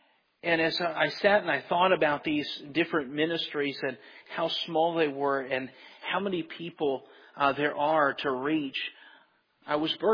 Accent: Michigan, United States; I come from Michigan, as pastors already mentioned.

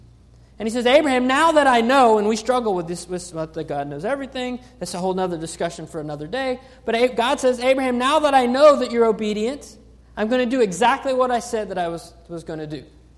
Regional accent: Georgia, United States; now in Fayetteville, United States; She's from Virginia and I'm from Georgia, but we relocated here.

